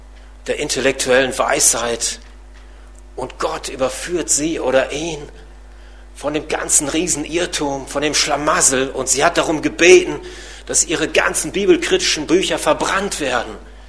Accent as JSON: {"language": "German", "region": "Lower Saxony", "country": "Germany", "tie": "born or raised there", "said": "In Ostfriesland, in meiner Heimat"}